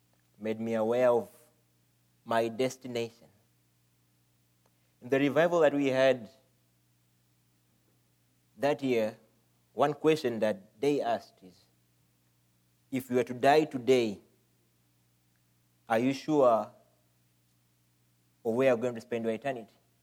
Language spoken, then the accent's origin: English; Kenya; I come from Kenya. That's East Africa, 8,000 miles from here. I am a member of New Hope Missionary Baptist Church in Kenya. I grew up in a Christian environment